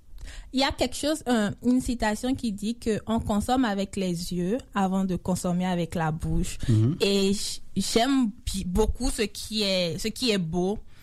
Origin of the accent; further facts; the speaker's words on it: Dassa-Zoumè, Collines, Benin; Dassa, en fait, c'est une ville du Bénin. C'est une ville, okay, du centre du Bénin.